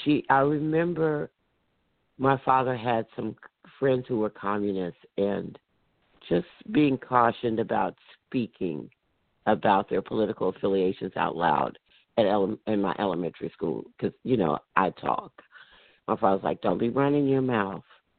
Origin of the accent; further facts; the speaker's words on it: the South, United States; I grew up in the South. I'm a Southern girl, real loud and country. That's me.